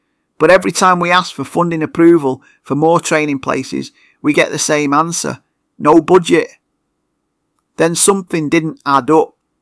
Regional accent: Eccles, North West England, United Kingdom; I grew up in Eccles thinking I'd follow my dad into plumbing. Left school at 16, learned the trade, decent money, steady work.

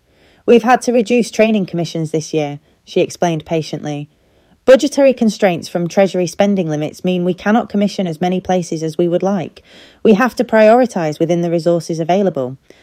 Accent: Newton-le-Willows, North West England, United Kingdom; I grew up in Newton Le Willows

